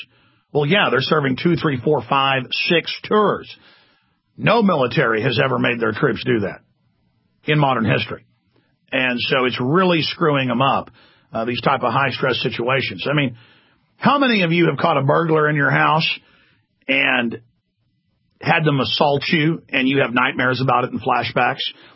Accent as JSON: {"language": "English", "town": "Dallas", "region": "Texas", "country": "United States", "tie": "born or raised there", "said": "but I grew up in Dallas."}